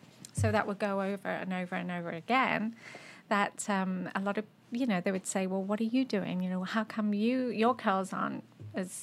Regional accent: Leicester, East Midlands, United Kingdom; And yeah, in Leicester, England.

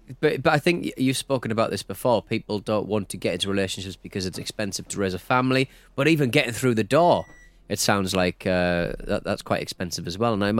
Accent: United Kingdom; I'm very British, so I'll queue for certain things

